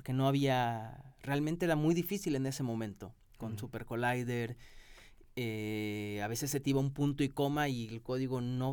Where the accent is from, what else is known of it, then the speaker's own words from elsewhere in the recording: Mexico; Jo sóc de Mèxic, sóc de Mèxic, és veritat.